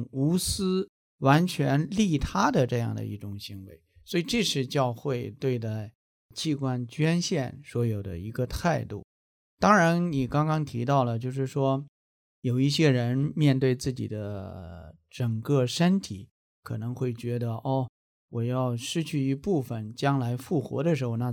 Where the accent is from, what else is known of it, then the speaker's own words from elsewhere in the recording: China; 其实在我们中国人的观念里边呢，过年才真的是过年了啊